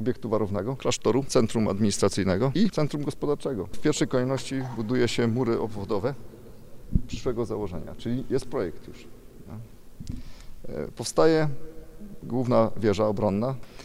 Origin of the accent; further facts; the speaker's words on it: Gniew, Pomeranian Voivodeship, Poland; Bowiem ja urodziłem się tutaj, a cały żywot i całe dzieciństwo spędziłem w cieniu ruin zamku w Gniewie. Bo kiedy wróciłem w 89, osiadłem w Gniewie